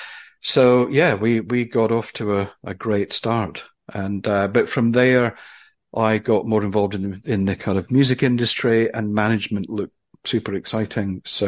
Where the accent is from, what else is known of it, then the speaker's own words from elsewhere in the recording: Aberdeen, Scotland, United Kingdom; now in London, United Kingdom; I am currently in London. It's very wet this morning, but it's not too cold. But then I'm from Aberdeen in Scotland, the northeast of Scotland.